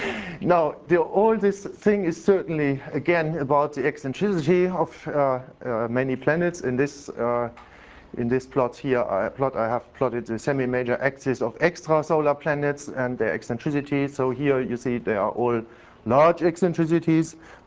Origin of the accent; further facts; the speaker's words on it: Heidelberg, Baden-Württemberg, Germany; I'm from Heidelberg.